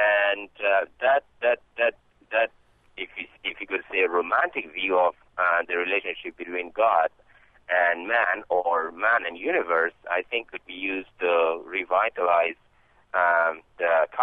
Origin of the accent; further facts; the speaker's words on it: Kabul, Afghanistan; now in United States; I am from Kabul City, and I'm here, a college student in the United States.